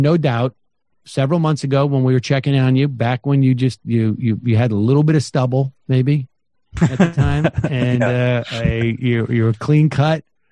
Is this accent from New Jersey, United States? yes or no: no; Massachusetts, United States; and that doesn't, you know, look, I grew up in Massachusetts, and I can tell you that like the knee jerk assumption about a Kennedy is that they are on the left margin of the party.